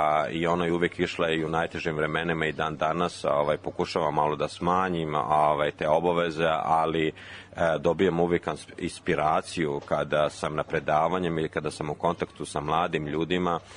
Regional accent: Smederevo, Šumadija and Western Serbia, Serbia; also born or lived in Selevac; Ja sam rođen u Selevcu, odrastao u Smederevu i u Smederevu sam igrao odbojku.

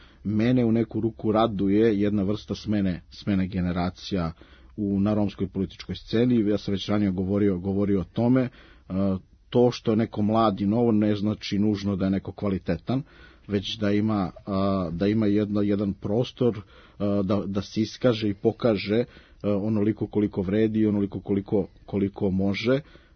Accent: Belgrade, Serbia; 35 godina diplomirani ekonomista, rođen i odrastao u Beogradu, potičem iz jedne vredne porodice

